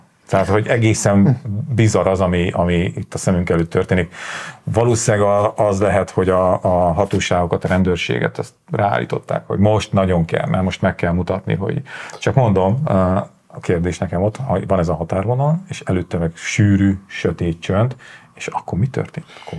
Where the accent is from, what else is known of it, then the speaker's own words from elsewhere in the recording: Borsod-Abaúj-Zemplén, Hungary; now in Budapest, Hungary; én Boslapos Zemplén megyéből érkeztem, Sátorhelyről, ott azért volt cigány kisebbség